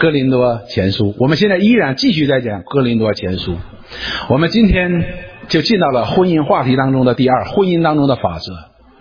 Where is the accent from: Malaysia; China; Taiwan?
China; 中国呢，我们是中国人，说我们关心中国